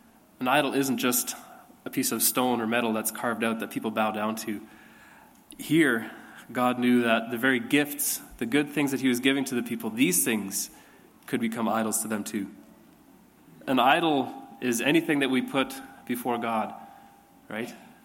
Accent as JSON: {"language": "English", "town": "La Crete", "region": "Alberta", "country": "Canada", "tie": "born or raised there", "said": "growing up in Lacrete, in kind of our Western Mennonite Christian world kind of worldview"}